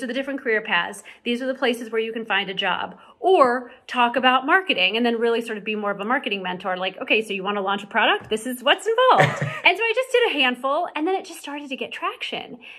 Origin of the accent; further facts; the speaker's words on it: Missouri, United States; I mean, I grew up in Missouri. I didn't grow up in the tri-state area or LA.